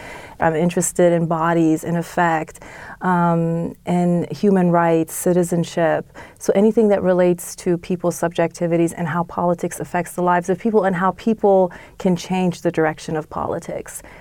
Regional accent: Tehran, Tehran Province, Iran; I was born in Iran right after the 1979 revolution, and I was born actually in Tehran, and we lived there until the end of the war. My family, though, is originally from southern Iran, and to be more exact, they're from Masjid Suleiman

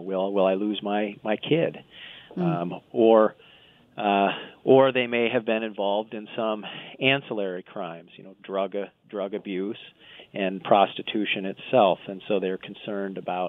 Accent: South Dakota, United States; I grew up in South Dakota

